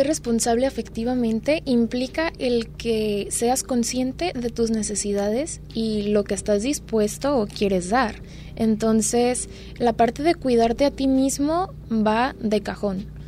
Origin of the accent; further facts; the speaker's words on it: El Tuito, Jalisco, Mexico; also born or lived in Puerto Vallarta; Pues yo nací aquí en Vallarta, pero crecí en el Tuito. Soy de allá, soy foránea. Tengo 22 años, casi 23.